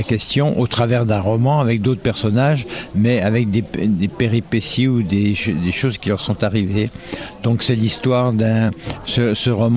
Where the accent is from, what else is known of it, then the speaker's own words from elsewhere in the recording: Arnay-le-Duc, Bourgogne-Franche-Comté, France; je peux pas dire que je suis morvandiau parce que je suis natif d'Arnay-le-Duc en Côte d'Or, donc c'est mi-Aussois, mi-Morvan.